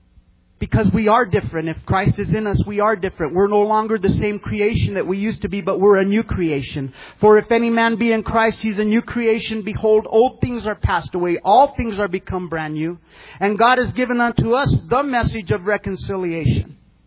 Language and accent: English; Albuquerque, New Mexico, United States; now in El Paso, United States; I'm from Albuquerque where we do know how to drive.